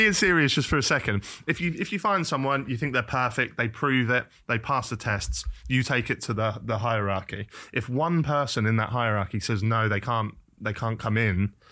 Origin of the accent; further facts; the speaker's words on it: Norwich, East of England, United Kingdom; can I be in there even if I'm just like Norfolk, like I'm from Norwich?